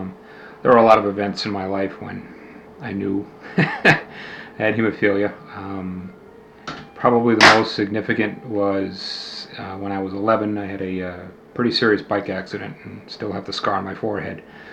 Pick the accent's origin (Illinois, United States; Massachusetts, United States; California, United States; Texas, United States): Massachusetts, United States; Oak Bluffs; Okay, I was born on September 26, 1954, Oak Bluffs, Massachusetts, which is on the island of Martha's Vineyard.